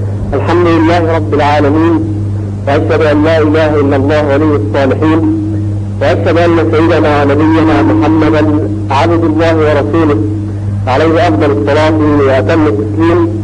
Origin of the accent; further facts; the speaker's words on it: Egypt; وكذلك في بلادنا مصر